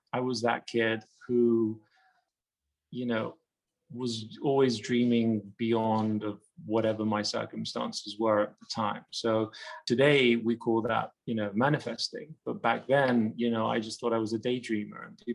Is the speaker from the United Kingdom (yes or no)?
yes; London, United Kingdom; also born or lived in Iran; I was actually born in Iran, so I wasn't born in London. We left Iran when I was very young. I was 3 years old when we left. So yes, I was raised in London.